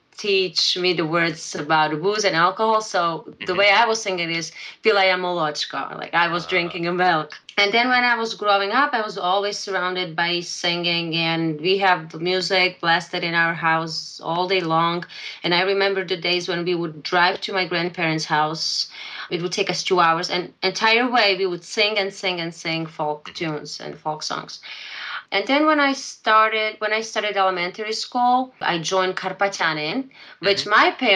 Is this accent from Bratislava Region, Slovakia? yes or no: no; Medzilaborce, Prešov Region, Slovakia; born there; English is a second language; Well, I was born in Slovakia, in eastern Slovakia, in the city of Medzilaborce